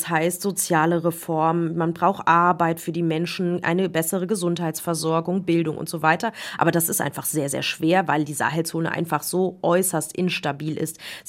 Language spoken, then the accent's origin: German; Germany; now in Niger; Und dann sagt man, nein, ich bin Deutsche.